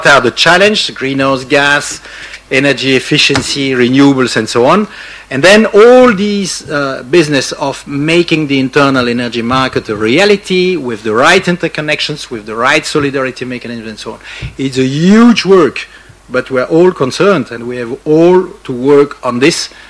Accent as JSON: {"language": "English", "country": "Belgium", "said": "I know I come from Belgium, so it's very difficult to say how between neighbors you have to work together."}